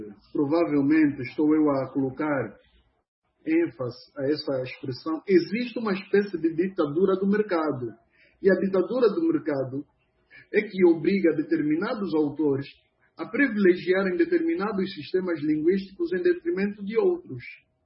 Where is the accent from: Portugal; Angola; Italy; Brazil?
Angola; first language Kimbundu; Portuguese is a second language; a minha fluência no Quimbundo, que é a minha língua materna